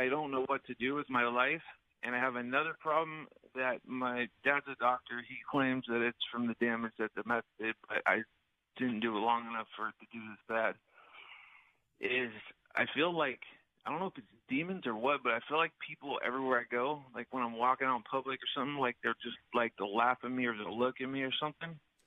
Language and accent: English; Redlands, California, United States; Redlands.